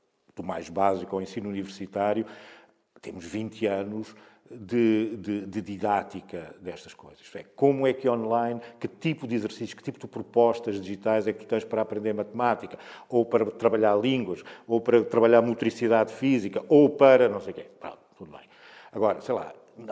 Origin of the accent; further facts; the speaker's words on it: Portugal; Nós, como portugueses, temos muita dificuldade em falar sobre as experiências da fé.